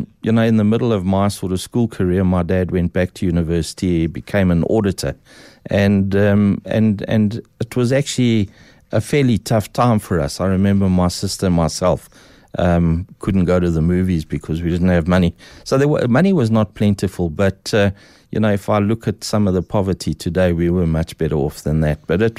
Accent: Hillbrow, Gauteng, South Africa; I grew up until about 4 or 5 years old in Hillbrow, so that puts it a bit in.

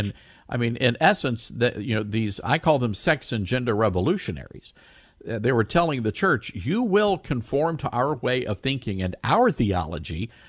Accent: Memphis, Tennessee, United States; I'm 52. And I remember growing up in Memphis. My grandparents were United Methodist, and we were Southern Baptist, our family.

